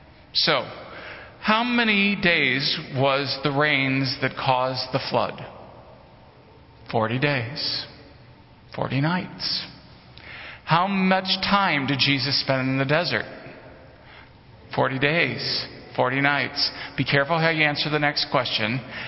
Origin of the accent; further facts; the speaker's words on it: Florissant, Missouri, United States; And then I grew up in Florissant, which is the confluence of the Mississippi and the Missouri. So I grew up in that land between the rivers, if you will.